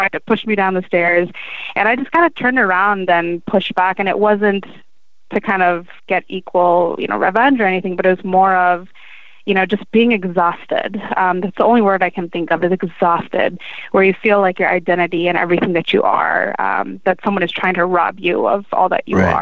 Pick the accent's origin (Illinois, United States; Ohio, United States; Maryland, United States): Maryland, United States; So my parents actually came to the U.S. in 1978, and actually I've been in Maryland, born and raised in Maryland. I have my almost close to 200 relatives all there in Maryland.